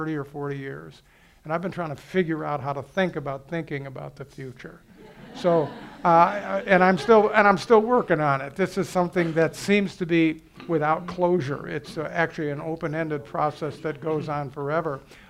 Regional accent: Chicago, Illinois, United States; Now, I will make a prediction. I'm from Chicago. I'll make a prediction.

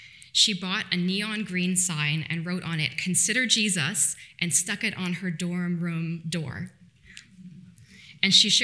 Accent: Ontario, Canada; now in Vancouver, Canada; So, as most of you know, I'm not from BC originally. I grew up in Ontario, and although I love Vancouver with the mountains and the ocean, one thing I really miss about Ontario is the summer thunderstorms

